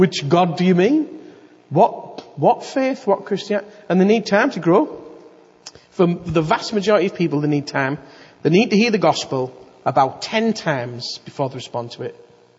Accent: United Kingdom; I mean, we hate that stuff, don't we? We're British.

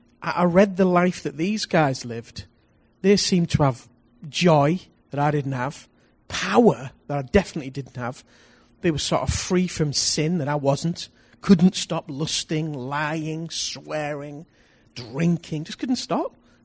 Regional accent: United Kingdom; You know, I'm thoroughly British, I'll have you know.

